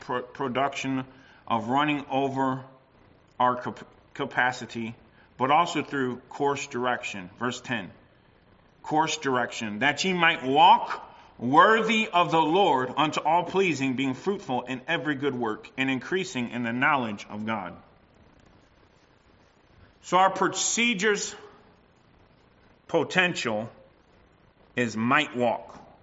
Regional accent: United States; I'm just saying back in the day when I was growing up in the States, there was a lot more paddling that happened.

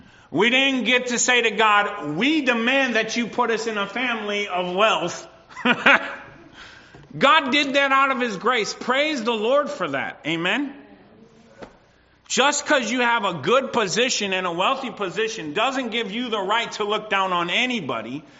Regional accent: United States; now in Canada; And by the way, I'm a migrant. I'm an immigrant. I came from the United States.

